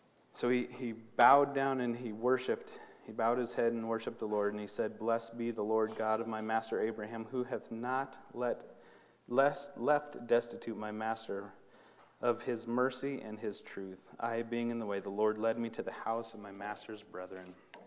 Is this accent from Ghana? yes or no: yes; Ghana; accent: Ghanaian; So I change it and give my little Ghanaian accent